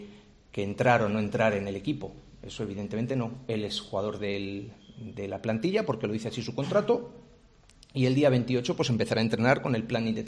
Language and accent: Spanish; Valladolid, Castile and León, Spain; yo, como aficionado que soy y vallisoletano que soy, creo firmemente en que este proyecto tiene mucha vida a largo plazo.